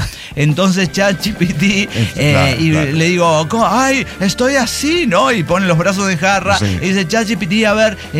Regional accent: Mexico; Que soy mexicana

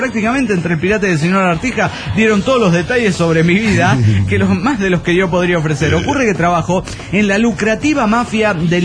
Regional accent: Mexico City, Mexico; del DF Mexicano.

